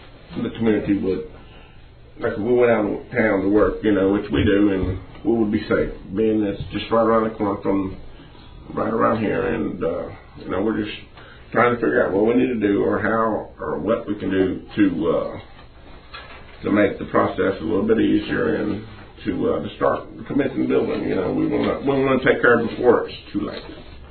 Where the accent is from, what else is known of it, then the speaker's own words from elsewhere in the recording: Texas, United States; now in Atlanta, United States; I'm from actually I'm from Bankhouse, Texas. I've been living in Atlanta, Georgia for the past 28 years.